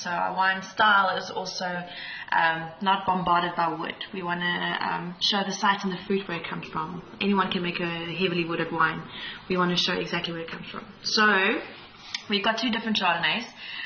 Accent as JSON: {"language": "English", "town": "Pretoria", "region": "Gauteng", "country": "South Africa", "tie": "born or raised there", "said": "So I grew up in Pretoria and always knew I wanted to go study"}